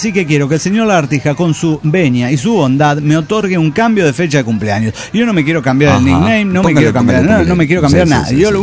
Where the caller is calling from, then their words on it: San Luis, Argentina; de San Luis, Argentina.